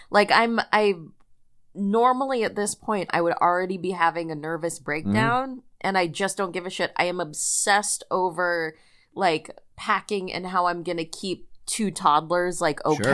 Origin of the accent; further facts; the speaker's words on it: Florida, United States; Well, I grew up in Florida, so that's all I know.